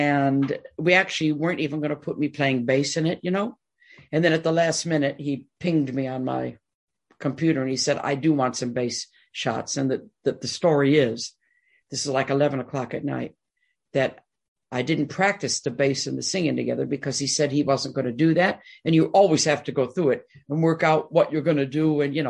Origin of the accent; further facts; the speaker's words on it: Detroit, Michigan, United States; Don't forget, I'm born and raised in Detroit. So I was brought up on Motown, and, you know, and I used to dance on a TV show when I was 14.